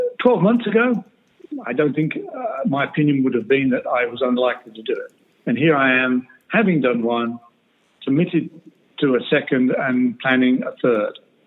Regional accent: England, United Kingdom; I'm English. My family's still there.

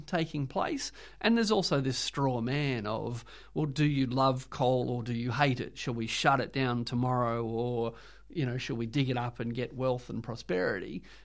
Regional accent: New South Wales, Australia; I grew up in the Hunter Valley. I studied economics at Newcastle Uni.

